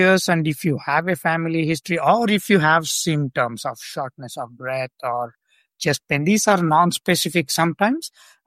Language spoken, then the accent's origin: English; South India, India; and being South Indian, please everybody wake up.